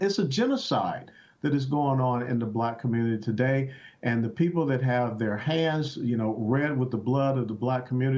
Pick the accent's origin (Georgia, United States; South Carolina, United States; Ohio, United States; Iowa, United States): Georgia, United States; Atlanta; You think about, you know, Little Black Wall Street, you know, Auburn Avenue, where I grew up in Atlanta, Georgia.